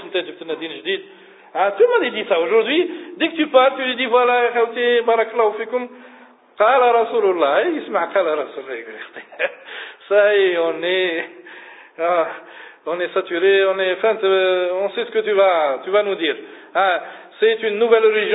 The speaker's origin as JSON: {"language": "French", "country": "Algeria", "said": "On est des Algériens, on va tout faire. On a fait que des massacres."}